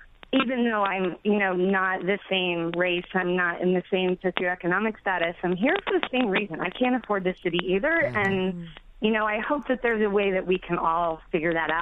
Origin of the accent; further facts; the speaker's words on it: Philadelphia, Pennsylvania, United States; I grew up in South Philly, and I feel like in a lot of ways I've come home again